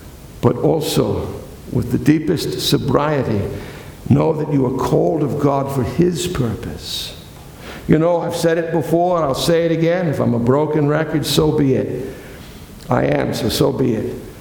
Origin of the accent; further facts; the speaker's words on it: Boston, Massachusetts, United States; But I come from Boston. And we had a basketball team up there that used to win championships like there was no tomorrow.